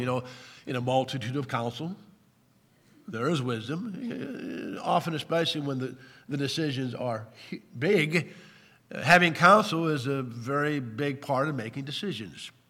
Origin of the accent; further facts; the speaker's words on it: Ireland; Being an Irishman, you know